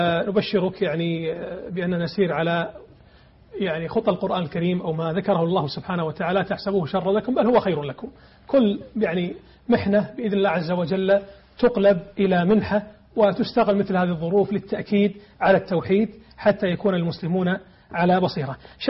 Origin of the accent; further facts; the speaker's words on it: Kuwait; جزيرة فيلتش عندنا في الكويت